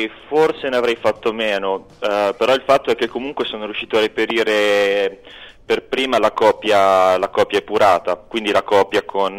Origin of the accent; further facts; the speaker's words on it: Faenza, Emilia-Romagna, Italy; No, io veramente sono di Faenza, quindi sono da Faenza.